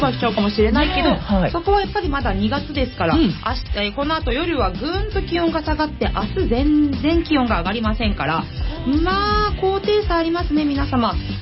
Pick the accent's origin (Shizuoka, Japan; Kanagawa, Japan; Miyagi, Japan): Kanagawa, Japan; Kawasaki; 本日のメインパーソナリティは川崎生まれ川崎育ち、自称夢見ヶ崎動物公園専属アイドル、 … のリーダー、おしゃべり担当の